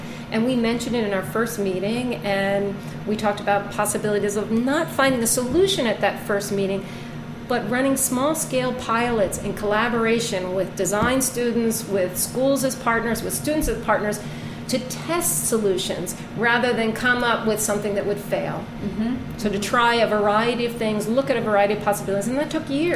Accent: New York City, New York, United States; And I thought, but I'm a New Yorker. My kids go to public school here.

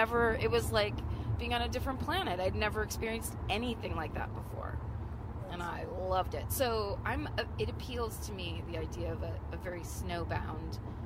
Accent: California, United States; maybe this is just because I'm from California, and so snow places look similar to me

